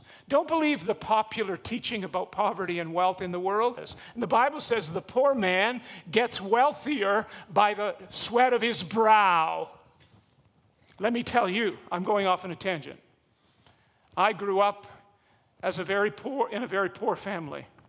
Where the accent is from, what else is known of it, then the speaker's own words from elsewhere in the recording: Canada; See, what I would say to us as a Canadian church, you're all filthy rich.